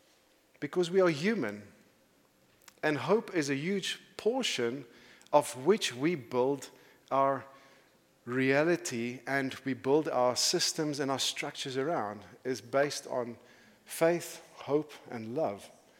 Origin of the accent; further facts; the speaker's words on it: South Africa; born there; I'm born South African, as most of you guys know, but my mother was from the UK. She was a Royal British citizen.